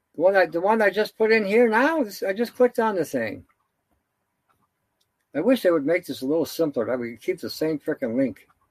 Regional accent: Canada; Oh, listen, we're from Canada.

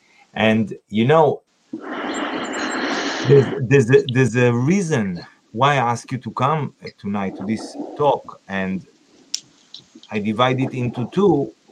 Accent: Israel; we grew up here in Israel thinking Judaism and Zionism is one thing. Thinking to be a Zionist is to be a good Jew.

